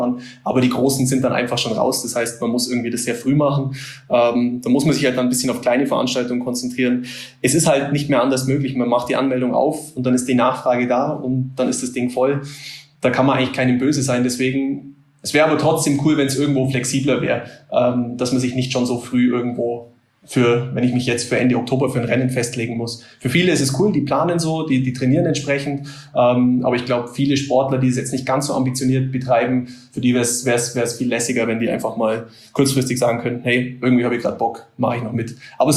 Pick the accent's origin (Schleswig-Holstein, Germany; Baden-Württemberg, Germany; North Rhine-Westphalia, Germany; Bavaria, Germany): Bavaria, Germany; gerade bei uns im Allgäu